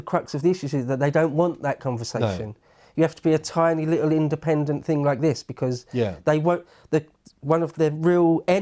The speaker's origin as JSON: {"language": "English", "region": "England", "country": "United Kingdom", "said": "We're English, aren't we? When did we ever back down?"}